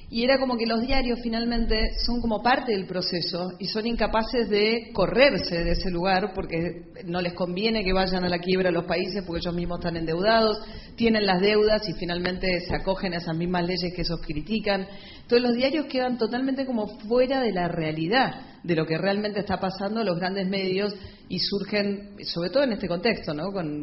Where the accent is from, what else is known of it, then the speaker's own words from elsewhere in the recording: Argentina; soy periodista de Argentina, trabajo allá en Radio Continental, que es parte del grupo Prisa en Argentina.